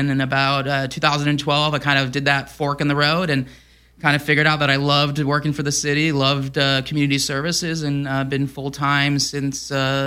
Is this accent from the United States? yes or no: yes; Mission Viejo, California, United States; I grew up in Orange County, actually Mission View, and it was just a song that always was playing on hot summer days, driving down Coast Highway, windows down.